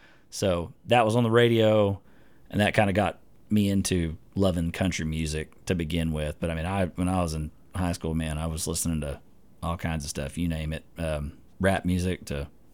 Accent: Magnolia, Texas, United States; I grew up in Southeast Texas, actually, so around the Houston area. Specifically, Magnolia is kind of what I call my hometown.

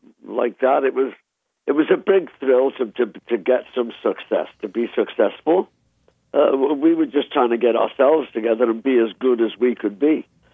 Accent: Liverpool, North West England, United Kingdom; Tommy and I grew up in Liverpool.

